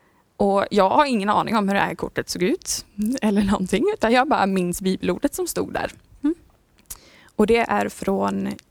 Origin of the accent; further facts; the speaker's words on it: Herrljunga, Västra Götaland County, Sweden; Jag är uppvuxen i Herrljunga. Det är inte så mycket svårare än så. Jag är uppvuxen i kyrkan